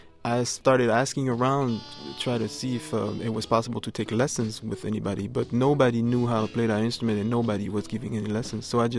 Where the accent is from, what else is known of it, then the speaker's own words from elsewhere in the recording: Geneva, Switzerland; I was born and raised in Switzerland, Geneva.